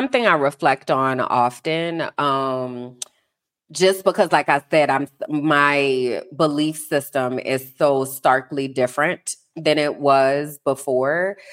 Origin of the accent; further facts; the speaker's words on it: New Orleans, Louisiana, United States; I'm from New Orleans, so private school is a big thing in New Orleans